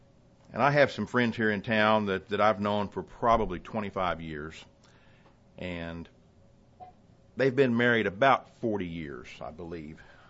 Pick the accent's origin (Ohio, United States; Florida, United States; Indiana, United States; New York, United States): Indiana, United States; Muncie; born there; I was born in Muncie, Indiana, but my family all fought for the South during the Civil War.